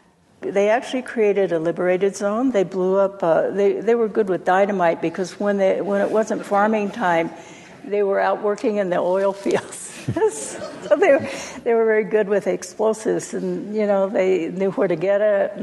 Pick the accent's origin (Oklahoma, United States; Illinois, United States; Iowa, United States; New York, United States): Oklahoma, United States; I grew up in Oklahoma.